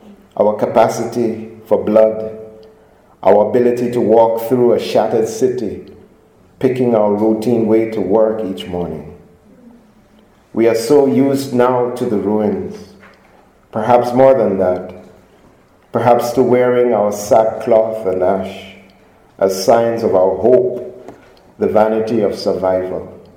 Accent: Kingston, Jamaica; I grew up in Kingston, Jamaica in the 1970s

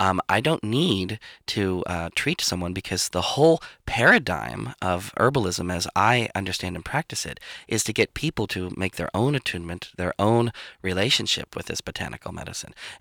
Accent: Washington, District of Columbia, United States; I come from Washington, D.C., and I've seen it in spades for so long.

